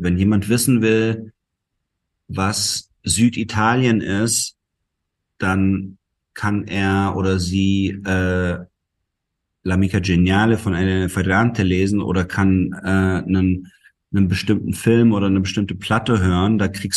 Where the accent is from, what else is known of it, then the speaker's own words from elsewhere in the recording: Baden-Württemberg, Germany; ich bin im Schwarzwald in Süddeutschland aufgewachsen